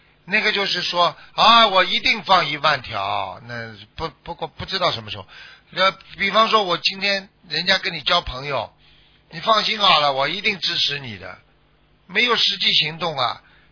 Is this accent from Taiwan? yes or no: no; China; now in Australia; 你看我们中国人有一个好习惯，中午睡一会儿